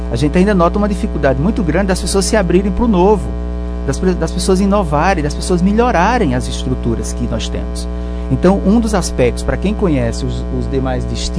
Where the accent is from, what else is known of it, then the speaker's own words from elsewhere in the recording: Rio Grande do Norte, Brazil; Afinal, aqui é o meu lugar. O Seridó é o meu lugar, é a minha terra.